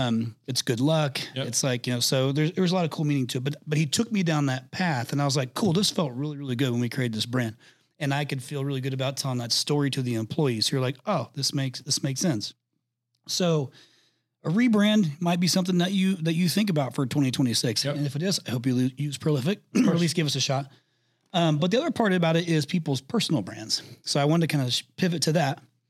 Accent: Indiana, United States; now in Arizona, United States; I live in Arizona. I'm from Indiana. I live in Arizona.

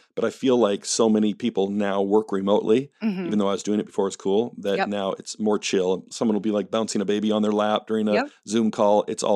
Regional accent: Canada; moved away as an adult; So I grew up in Canada. Although my accent is mostly gone, I think.

